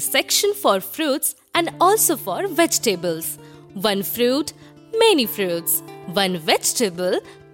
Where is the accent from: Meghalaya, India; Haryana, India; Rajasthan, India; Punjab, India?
Meghalaya, India; Shillong; from Shillong, Nagaland.